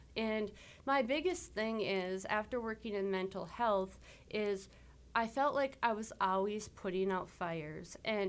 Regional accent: Wahpeton, North Dakota, United States; I was born and raised right here in Wahpeton, graduating class in 2006.

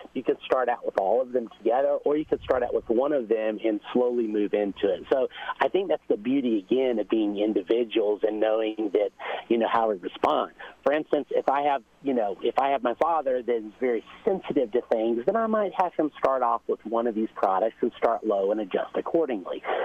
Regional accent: Texas, United States; And in the summer, I grew up in Texas, and we ate a lot of watermelon

